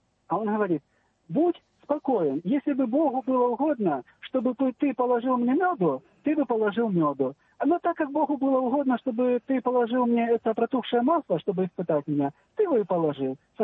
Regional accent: Ukraine; Добрый вечер, я с Украины.

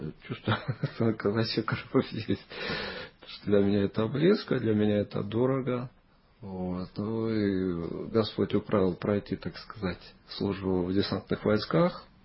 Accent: Don, Russia; А про себя могу сказать, что я с Дона.

